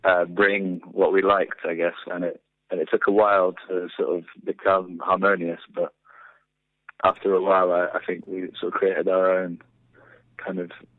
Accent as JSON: {"language": "English", "country": "Portugal", "tie": "born or raised there", "said": "I grew up in Portugal, so I'm half English."}